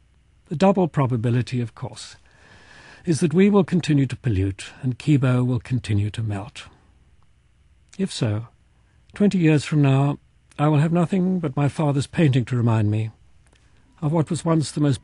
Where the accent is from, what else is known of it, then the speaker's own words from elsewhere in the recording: Kenya; When I was a child growing up in Kenya, or Kenya as it's now pronounced, the icy eminence of Mount Kilimanjaro across the border in Tanzania was a constant on my horizon.